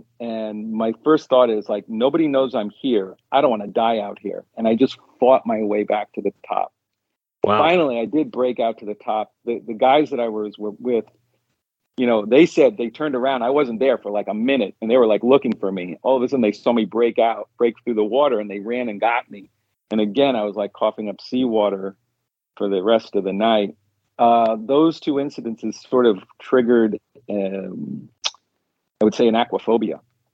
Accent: New York City, New York, United States; I grew up in New York City, so not a lot of opportunities for swimming.

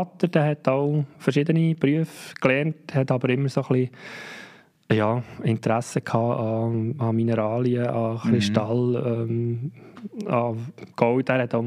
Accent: Zurich, Switzerland; born there; Geboren bin ich irgendwo im Kanton Zürich. Gehört man ja vom Dialekt her auch.

